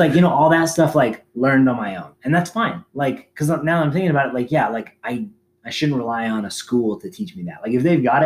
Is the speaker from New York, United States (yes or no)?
no; Arizona, United States; I'm from Arizona. So that's where I went to high school and stuff.